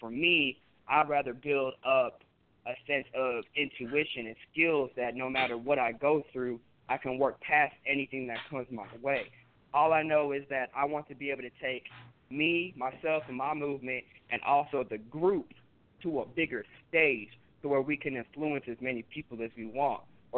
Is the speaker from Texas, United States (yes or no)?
yes; Texas, United States; No. Scout's from Vermont. I'm from Texas.